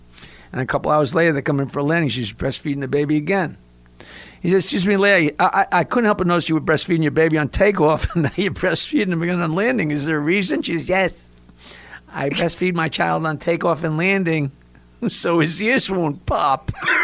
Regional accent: New York, United States; So they're from Nashville, and I'm from New York, and we meet in the first-class lounge.

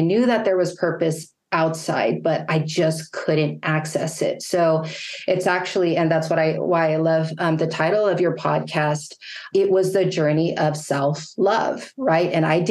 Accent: Wilmington, United States; So when people know that I come from Wilmington, they're like, wait, what, where are you coming from?

